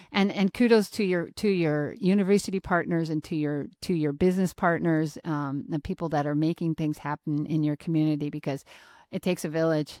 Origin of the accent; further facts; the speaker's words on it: Grand Island, United States; 5 points, right in 5 points in Grand Island. That's where, because I grew up in Grand Island. I was actually on Taylor Avenue.